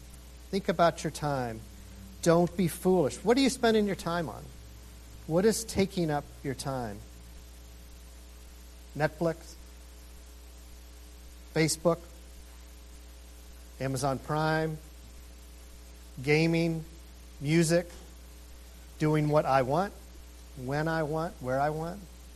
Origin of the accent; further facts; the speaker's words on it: Georgia, United States; I grew up in Georgia, and they didn't have DWIs.